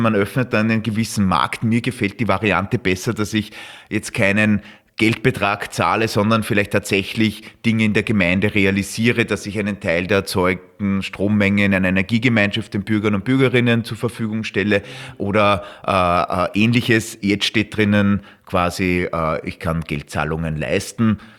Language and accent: German; Upper Austria, Austria; dieses Beispiel aus meinem Heimatbundesland und deinem Heimatbundesland, Oberösterreich, ist jetzt keine Best Practice natürlich